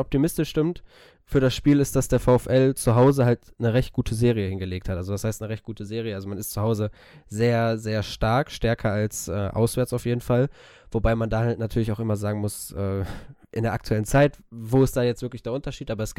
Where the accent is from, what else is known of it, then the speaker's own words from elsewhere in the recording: Bochum, North Rhine-Westphalia, Germany; als Bochumer siehst du immer ganz gerne die Eigengewächse